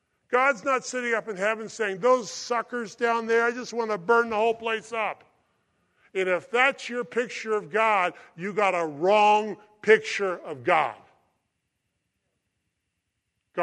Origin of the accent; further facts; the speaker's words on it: California, United States; I grew up in Scott Valley, I know.